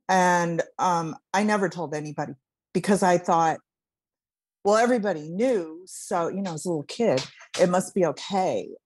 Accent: Cleveland, Ohio, United States; And so I grew up in Cleveland, Ohio, the daughter of a nurse and a liquor distributor, coincidentally.

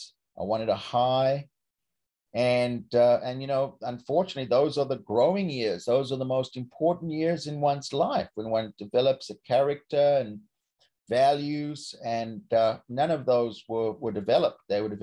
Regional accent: South Africa; now in United States; when I came from South Africa, I was brought up racist. I was brought up homophobic.

